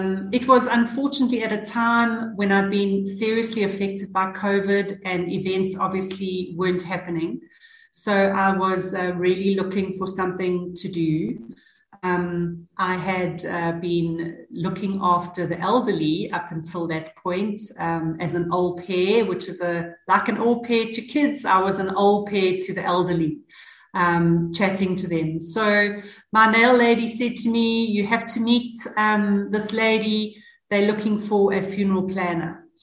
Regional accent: Durban, KwaZulu-Natal, South Africa; I'm actually originally from Durban in KZN. I went to many, many schools, started off in Hillcrest and ended up in Ishawi at a boarding school.

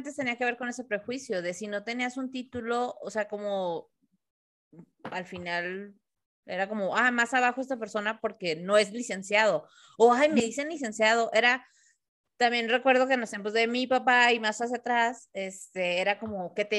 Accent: Mexico; México es un país muy clasista, sinceramente. Está cañón ese tema, lo somos, porque soy mexicana.

